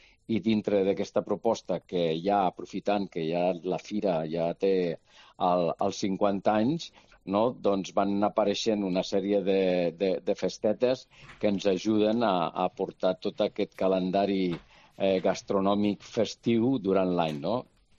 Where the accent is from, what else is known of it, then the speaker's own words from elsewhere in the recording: El Prat de Llobregat, Catalonia, Spain; born there; jo que vaig néixer ja aquí al Prat